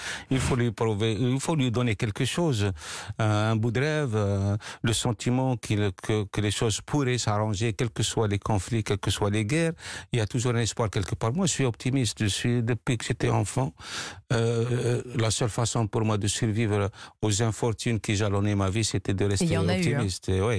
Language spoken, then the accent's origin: French; France; quand je dis que je viens de France